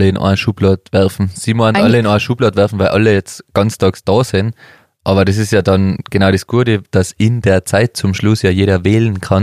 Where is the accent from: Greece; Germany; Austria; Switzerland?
Austria; Innsbruck, Tyrol; Bei uns in Innsbruck war es ja noch nicht so.